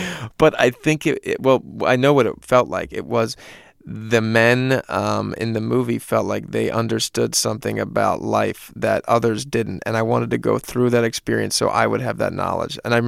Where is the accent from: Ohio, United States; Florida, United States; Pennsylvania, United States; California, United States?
Pennsylvania, United States; Philadelphia; Yeah, it was really something, especially for growing up in Philadelphia, to have that was really, really interesting.